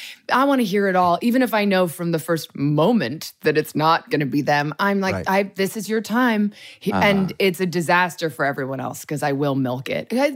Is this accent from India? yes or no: no; New York, United States; also born or lived in Washington, D.C.; now in Los Angeles, United States; But I graduated and left the suburbs of Massachusetts after growing up in New York and then D.C. And I had never spent much time in the West Coast.